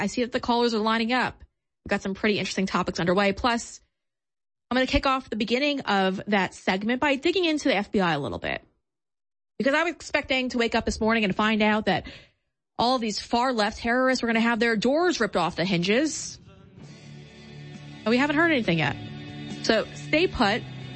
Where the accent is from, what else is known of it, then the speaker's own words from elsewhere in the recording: New York City, New York, United States; I'm a New Yorker, right? So New York City